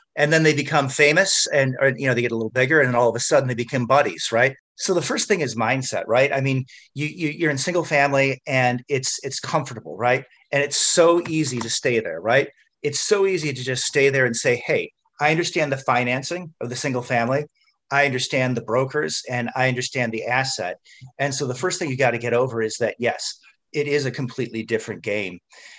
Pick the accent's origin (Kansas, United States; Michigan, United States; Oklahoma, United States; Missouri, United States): Michigan, United States; I'm from Southeast Michigan.